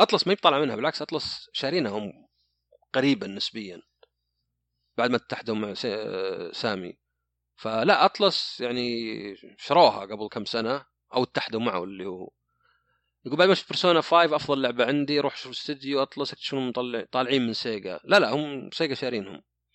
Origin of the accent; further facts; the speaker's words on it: Saudi Arabia; لا مثلا احنا عندنا في السعوديه ممكن تشتري شاورما ب4 ريال